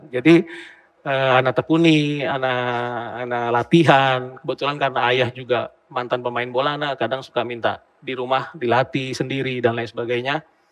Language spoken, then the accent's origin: Indonesian; Jakarta, Indonesia; born there; Lahir di Jakarta.